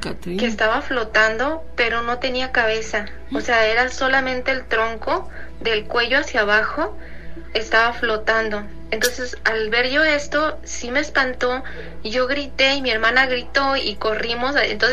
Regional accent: Guadalajara, Jalisco, Mexico; de Guadalajara.

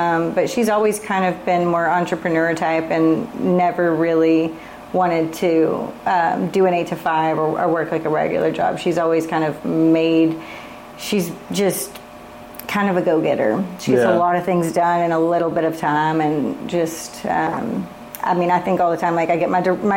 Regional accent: Houston, Texas, United States; born there; So I was born in Houston.

